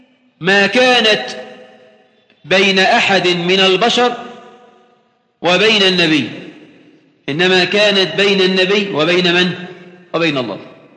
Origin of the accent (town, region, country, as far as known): Egypt